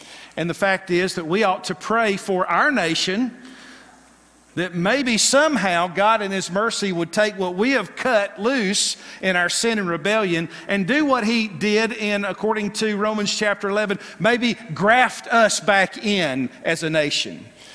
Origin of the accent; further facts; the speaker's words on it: United States; But we, as our own country, speaking as an American, we have been cut from ultimately the sustenance of the root system of the Christian worldview.